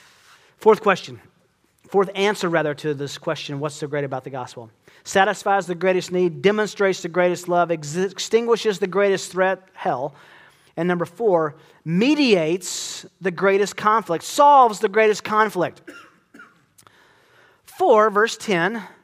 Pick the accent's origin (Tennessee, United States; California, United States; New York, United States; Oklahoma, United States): Tennessee, United States; born there; I've already told you, I was born in Tennessee. My blood is orange. I love Tennessee.